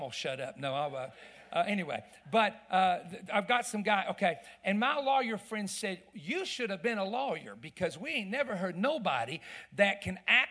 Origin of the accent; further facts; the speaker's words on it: Appalachia, United States; I happen to be glad I'm a hillbilly from the Appalachian Mountains.